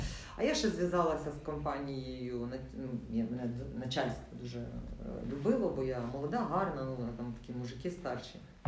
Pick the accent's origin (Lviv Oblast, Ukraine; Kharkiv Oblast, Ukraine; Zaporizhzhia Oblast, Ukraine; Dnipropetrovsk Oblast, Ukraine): Lviv Oblast, Ukraine; Lviv; я зі Львова, я львів'янка, я зі Львова поїхала поступати в Київ, поступила дуже престижний вуз, університет Шевченка, на престижний факультет.